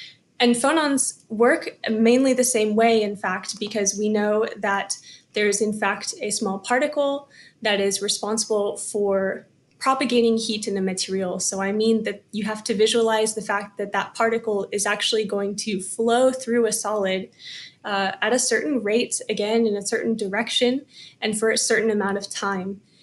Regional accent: Texas, United States; now in Grenoble, France; I'm from Texas in the US.

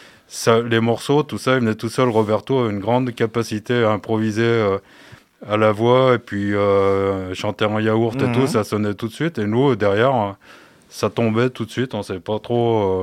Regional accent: Chabons, Auvergne-Rhône-Alpes, France; now in Grenoble, France; De Chabon, exactement.

